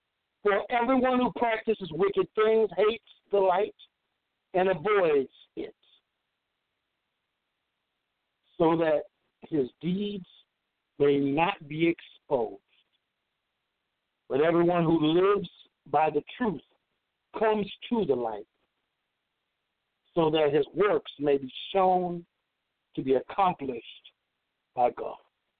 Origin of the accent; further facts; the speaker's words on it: Des Moines, Iowa, United States; Back to my hometown, Des Moines, Iowa.